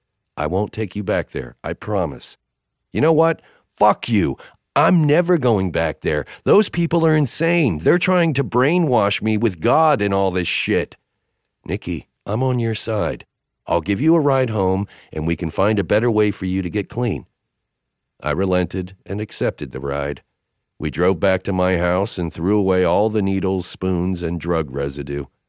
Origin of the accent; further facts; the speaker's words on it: Idaho, United States; I was from Idaho, and Mick was from Indiana. We were all small-town, dysfunctional losers who somehow became rock stars.